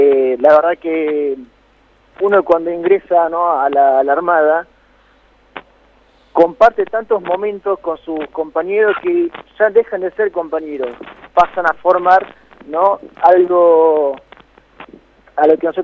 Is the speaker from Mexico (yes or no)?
no; Perico, Jujuy, Argentina; Yo soy de Perico